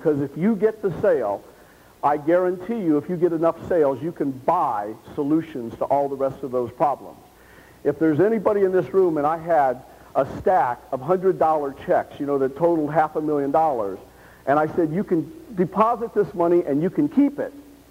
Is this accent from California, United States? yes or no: no; Key West, Florida, United States; I shouldn't have told him I was from Key West